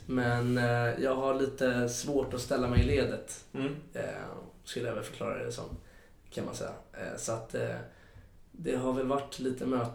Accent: Stockholm, Stockholm County, Sweden; Jag är uppvuxen på Söder. Jag bodde på Söder hela mitt liv.

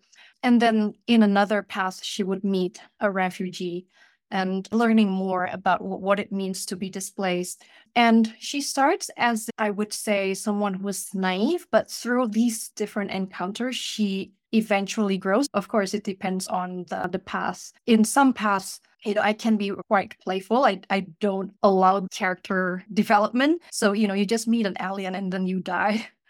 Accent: Indonesia; I grew up in Indonesia, then I received a scholarship to study in the US. I was a PhD student in New York.

